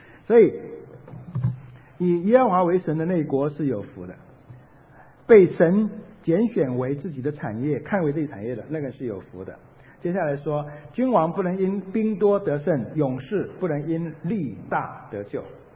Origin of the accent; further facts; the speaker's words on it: China; 你承认人的有限，所以我们中国人喜欢搞关系